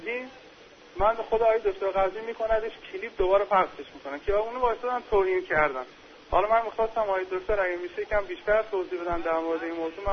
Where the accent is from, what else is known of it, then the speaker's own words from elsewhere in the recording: Iran; که گفتم از ایرانم